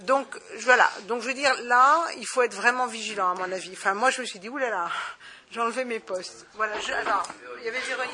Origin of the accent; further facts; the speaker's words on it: France; On est d'accord, en tant que Français, tous les jours, on dit, ah, c'est un illuminé, quoi.